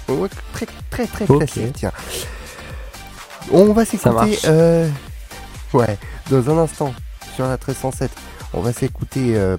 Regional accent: Paris, Île-de-France, France; Moi je connais, je suis parisien.

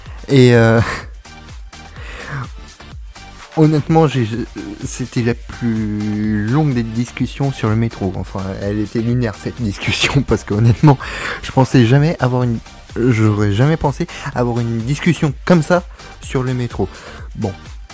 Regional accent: Paris, Île-de-France, France; Et ça, là, ça se voit les Parisiens. Nous sommes vraiment des Parisiens. On a parlé de métro. Voilà. On a parlé des lignes de métro.

